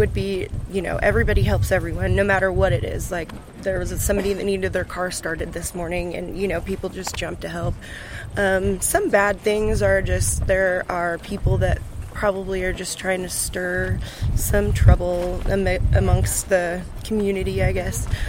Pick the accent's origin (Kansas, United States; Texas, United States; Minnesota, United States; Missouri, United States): Missouri, United States; St. Joseph; I am from St. Joseph, Missouri.